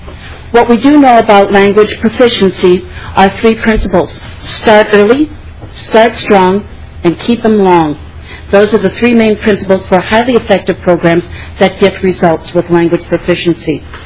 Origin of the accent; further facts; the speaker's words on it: Minneapolis, Minnesota, United States; I grew up in South Minneapolis and studied Spanish through the Minneapolis Public School System.